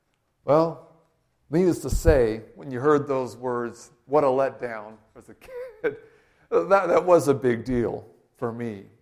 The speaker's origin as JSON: {"language": "English", "region": "Louisiana", "country": "United States", "tie": "born or raised there", "said": "and I grew up in Louisiana, so buttermilk biscuits."}